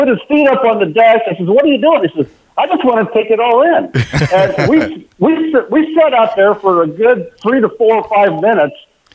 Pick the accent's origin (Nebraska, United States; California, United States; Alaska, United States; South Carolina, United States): Nebraska, United States; My Nebraska connection, I was born and raised in Nebraska.